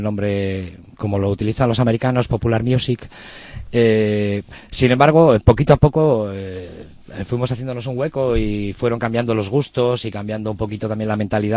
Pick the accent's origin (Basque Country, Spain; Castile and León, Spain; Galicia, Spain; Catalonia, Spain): Basque Country, Spain; Bilbao; Soy de Bilbao y por lo tanto eso...